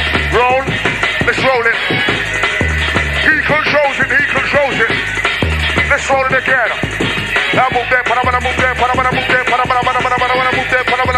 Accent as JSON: {"language": "English", "region": "London", "country": "United Kingdom", "said": "I'm 24, I'm from South London"}